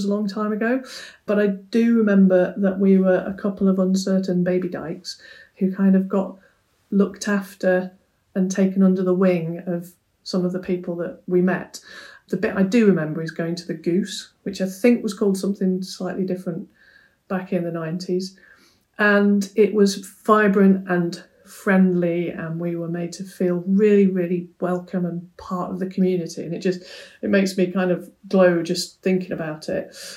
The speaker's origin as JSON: {"language": "English", "town": "Manchester", "region": "North West England", "country": "United Kingdom", "tie": "born or raised there", "moved": "as an adult", "said": "I grew up in Manchester, spent the first 18 years of my life in Manchester, but I now live in the East Midlands."}